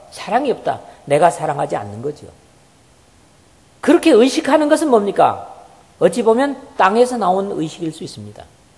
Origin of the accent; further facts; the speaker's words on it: Busan, South Korea; 우리 대한민국의 어디 국민성이 그런지 마이 부산 사람이라서 그런지